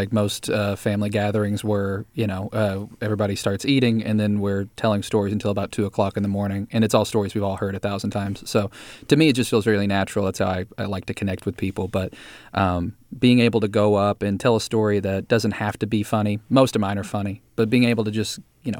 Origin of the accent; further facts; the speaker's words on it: Hazard, Kentucky, United States; A lot of it is about growing up in Hazard, Kentucky, which is where I'm from. It's a small little town where the local principal was also the mayor.